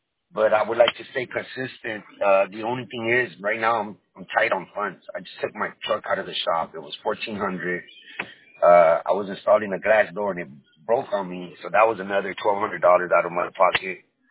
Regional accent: Texas, United States; We're used to the small town vibe. I'm from the Rio Grande Valley.

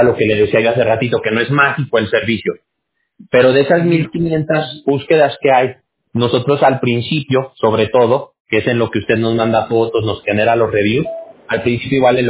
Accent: Mexico; born there; first language Spanish; yo también el inglés lo hablo, pero si a mí me tienen que explicar algo, yo prefiero en español, porque pues yo nací en México. Entonces, yo, mi primer idioma va a ser el español todo el tiempo, ¿no?

